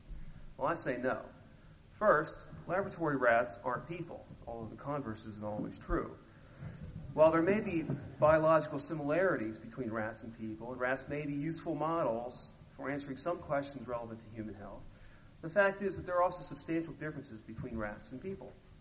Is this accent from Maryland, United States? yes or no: yes; Maryland, United States; this is no longer true in my home state of the People's Republic of Maryland